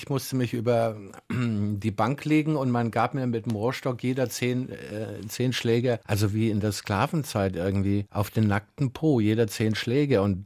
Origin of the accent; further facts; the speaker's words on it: Saxony, Germany; moved away; man war als Sachse im Westen ein Neger, und ich habe vom ersten Tag an, als ich in Friedrichshafen ankam